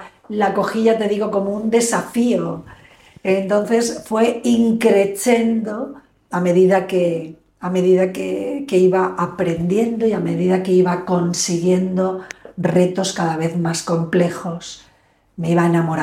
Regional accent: Alicante, Valencian Community, Spain; yo soy una embajadora de Alicante. ¿Eh? O sea, yo soy una pregonera de las bondades de esta ciudad.

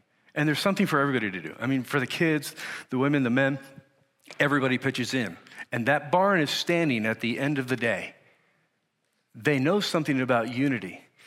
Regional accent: Lancaster, Pennsylvania, United States; born there; Actually, he was in Gettysburg, and I was born in Lancaster, Pennsylvania.

